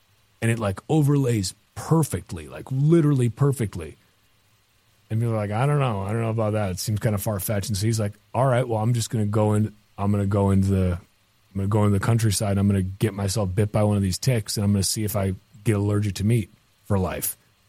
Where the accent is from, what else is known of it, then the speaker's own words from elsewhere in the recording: Wisconsin, United States; Cause I'm from Bumblefuck Nora, Wisconsin. And like, you just get it there.